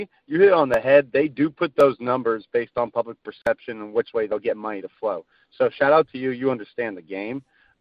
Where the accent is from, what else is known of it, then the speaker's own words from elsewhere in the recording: Richmond, Texas, United States; I'm from here. I'm from Richmond Rosenberg.